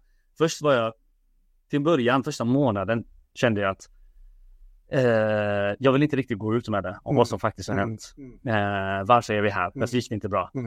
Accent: Angered, Västra Götaland County, Sweden; jag är uppvuxen i Angered, i orten.

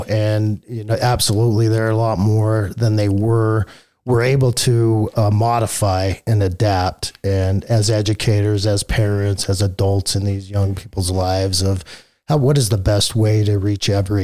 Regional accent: Roy, United States; So I grew up in Roy, still there, haven't left. I said never left Mayberry, if you know that reference.

